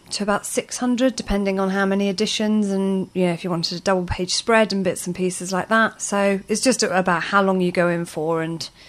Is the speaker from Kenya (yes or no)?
yes; Kenya; I was born and raised in Kenya.